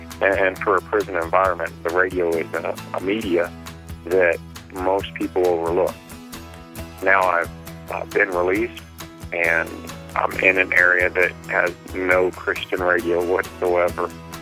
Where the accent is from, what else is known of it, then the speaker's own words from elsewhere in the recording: Missouri, United States; I am from Missouri.